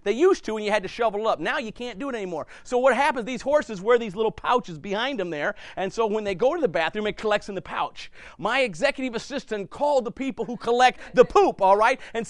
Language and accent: English; Iowa, United States; Now, I'm from Iowa. I grew up working on farms. I know what a manger is.